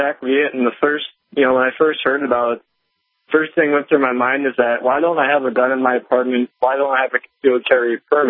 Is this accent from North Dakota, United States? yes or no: yes; Fargo, North Dakota, United States; but I grew up in Fargo, North Dakota. And, I mean, we were one of the highest areas for refugees in that, during that time.